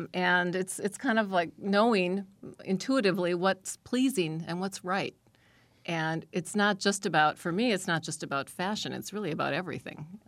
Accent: Milwaukee, Wisconsin, United States; But as a young person growing up in Milwaukee, I always loved sewing.

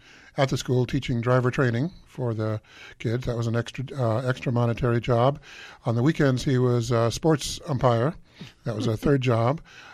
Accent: California, United States; I grew up in Orange County.

